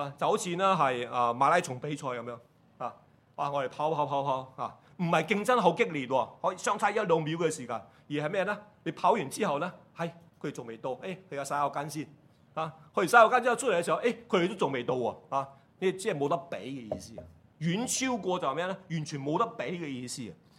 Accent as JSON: {"language": "Chinese", "country": "Hong Kong", "said": "我身边都有几个九十几岁的人，好像我们香港人都挺长命"}